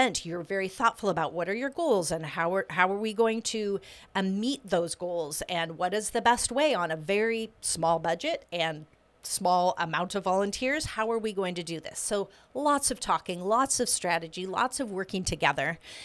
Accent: Portland, United States; I was born and raised in Portland.

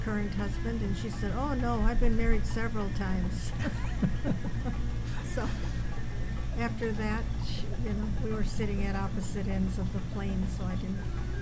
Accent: Detroit, Michigan, United States; I go back to my own background as growing up in Detroit and listening to Motown music.

